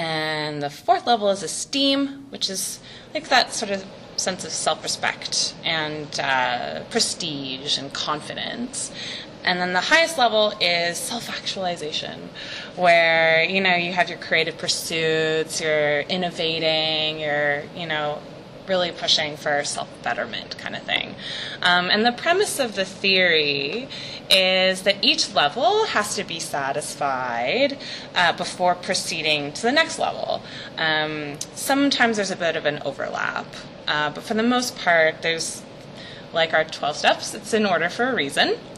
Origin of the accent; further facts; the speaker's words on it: Vancouver, British Columbia, Canada; I'm anorexic from Vancouver.